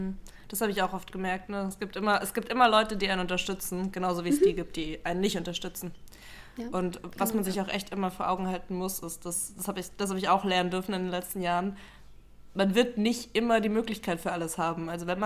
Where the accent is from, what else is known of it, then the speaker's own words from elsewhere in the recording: Southern Germany, Germany; Ich bin Süddeutsche, bei mir sind es auch die Brezeln.